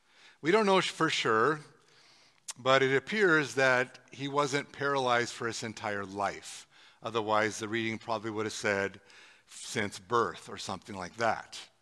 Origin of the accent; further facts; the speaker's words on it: Montana, United States; I grew up in Montana around grizzly bears.